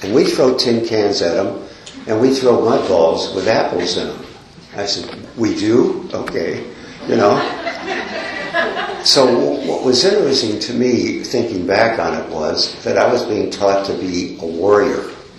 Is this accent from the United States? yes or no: yes; Detroit, Michigan, United States; born there; So I was born in Detroit in 1926, Detroit, Michigan, the east side of Detroit, and my dad was a sort of a heavy-handed German.